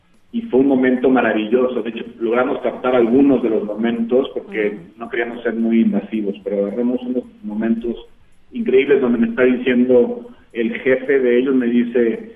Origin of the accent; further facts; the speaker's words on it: San Miguel de Allende, Guanajuato, Mexico; Yo crecí en San Miguel de Allende